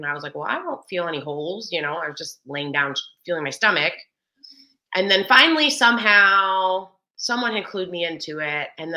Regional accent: Michigan, United States; also born or lived in California; So I live in Michigan. I had a brief stint in California for about 5 years, but I'm from Michigan, back in Michigan.

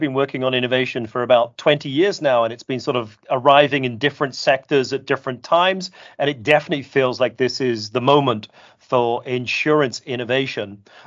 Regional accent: United Kingdom; as you've worked out, I am indeed British.

